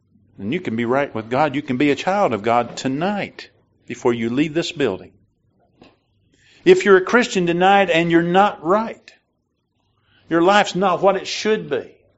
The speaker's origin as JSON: {"language": "English", "region": "Illinois", "country": "United States", "said": "I came from Southern Illinois, and we use Sacred Selection down there."}